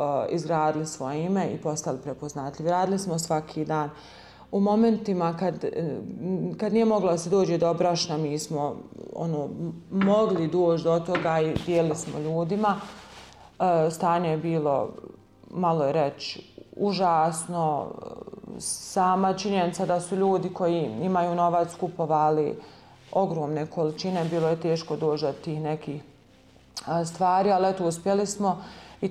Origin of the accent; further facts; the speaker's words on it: Stranjani, Federation of Bosnia and Herzegovina, Bosnia & Herzegovina; Ja sam rođena u Straljanima ovdje pored Zenice, osnovna škola Ahmed Murad Begović. Završila sam srednju ekonomsku školu u Zenici.